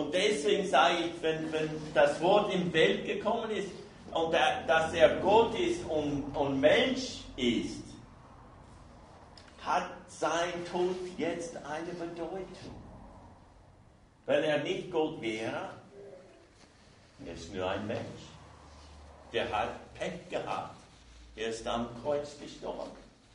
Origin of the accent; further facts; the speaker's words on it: United States; German is a second language; now in Germany; Ich komme aus Amerika, ihr weißt das schon.